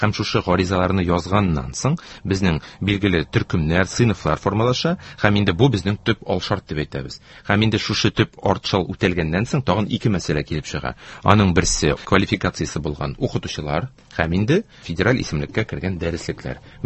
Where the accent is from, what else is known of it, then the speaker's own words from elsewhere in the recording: Bashkortostan, Russia; Мин үзем Башкортстан егете